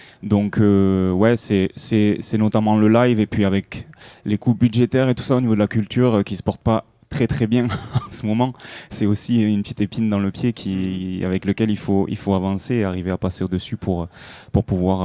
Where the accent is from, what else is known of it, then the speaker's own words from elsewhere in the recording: Montauban, Occitanie, France; On vient de Montauban